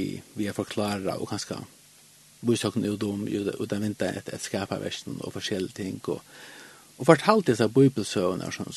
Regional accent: Norrland, Sweden; Och jag växte upp i Norrland, det var fantastiskt.

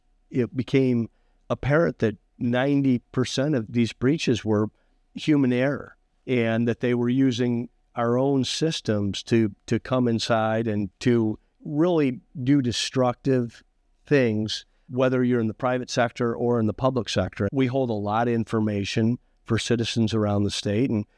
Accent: Ohio, United States; I grew up in Ohio and Bobby Knight was the sixth man on that 1969 national championship team.

